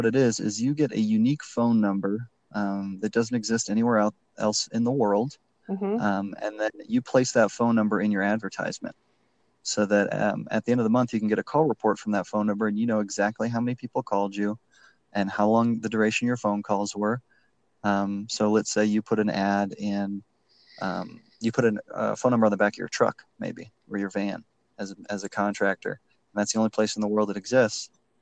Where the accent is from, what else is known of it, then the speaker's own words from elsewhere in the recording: Chicago, Illinois, United States; I mean, I guess growing up in Chicago